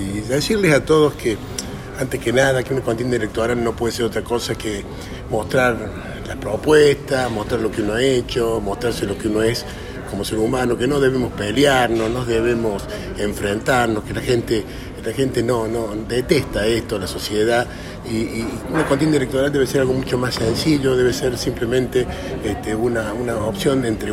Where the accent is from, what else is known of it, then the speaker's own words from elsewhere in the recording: Córdoba, Argentina; como cordobés, como hombre del interior que soy